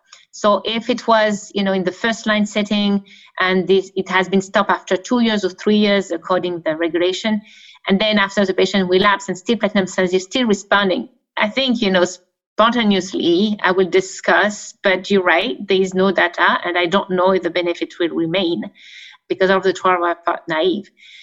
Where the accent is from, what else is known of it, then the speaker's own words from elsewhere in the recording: Canada; I'm very biased because I'm from Canada.